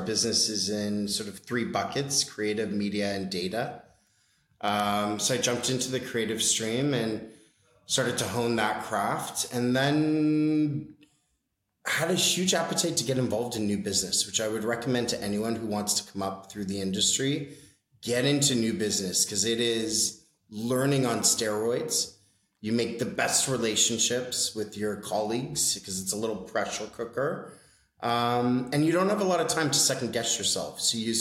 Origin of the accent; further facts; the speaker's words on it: La Paz, Bolivia; also born or lived in Brazil / Canada; I grew up in South America. I grew up in Brazil and Bolivia. La Paz, Bolivia specifically is where I finished my high school. And Canadian originally.